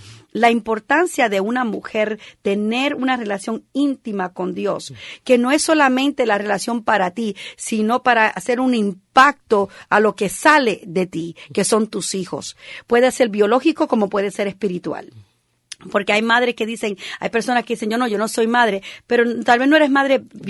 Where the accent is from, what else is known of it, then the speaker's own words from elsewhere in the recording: New York City, New York, United States; born there; yo nací en Puerto Rico, pero yo en verdad no conozco a Puerto Rico. Uh-huh. Yo nací en New York City. Uh-huh. Entonces en verdad no conozco a Puerto Rico